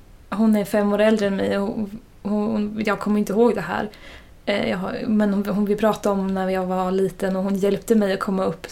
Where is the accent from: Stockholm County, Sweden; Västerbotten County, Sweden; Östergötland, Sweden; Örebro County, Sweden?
Örebro County, Sweden; Örebro